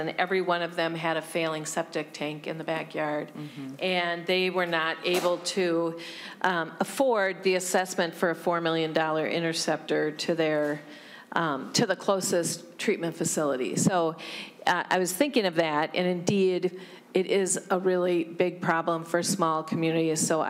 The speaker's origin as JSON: {"language": "English", "country": "United States", "tie": "born or raised there", "said": "I remember growing up on Lake Pepin before the Clean Water Bill regulated the discharge of sanitary sewage directly into the Mississippi River."}